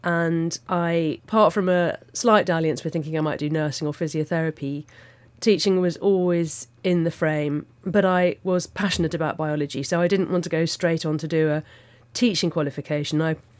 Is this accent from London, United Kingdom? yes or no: no; South East England, United Kingdom; No, I'm not. I grew up in Surrey. It wasn't rural, but where our house was, there was common land opposite and then woods and golf courses round it. So there was always quite a sort of country feel.